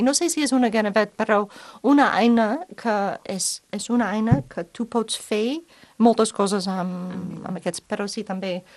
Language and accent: Catalan; United States; Però també sóc una dona dels Estats Units, de ciutats de tota la vida